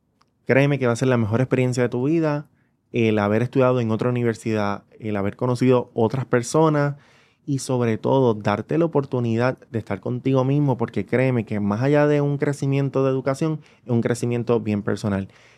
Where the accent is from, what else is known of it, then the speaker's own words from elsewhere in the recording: Puerto Rico; Que los puertorriqueños estamos en todos lados.